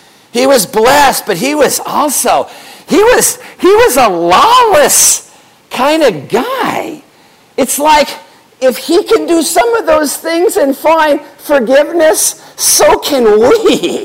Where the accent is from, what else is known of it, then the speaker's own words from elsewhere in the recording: Phoenix, Arizona, United States; I came from Phoenix.